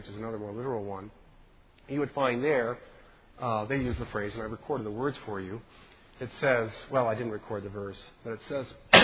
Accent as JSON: {"language": "English", "region": "Indiana", "country": "United States", "tie": "born or raised there", "said": "and even in my home state of Indiana."}